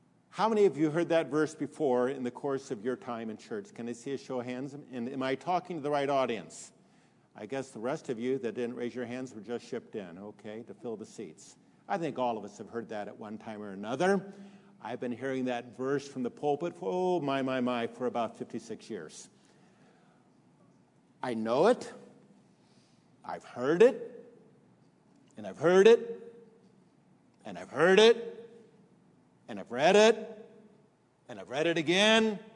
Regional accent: San Diego, California, United States; I grew up even in San Diego by a dairy

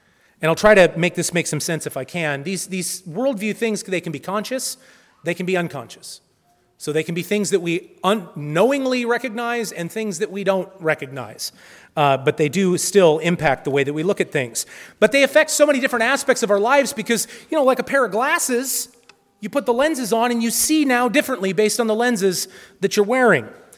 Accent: Pacific Northwest, United States; I've never lived anywhere outside of the Northwest. I was born and I was raised in the Northwest.

